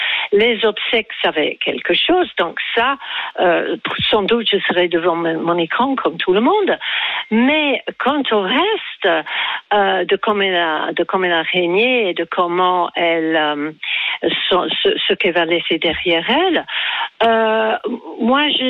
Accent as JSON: {"language": "French", "region": "England", "country": "United Kingdom", "second_language": "French", "moved": "yes", "lives_now": "France"}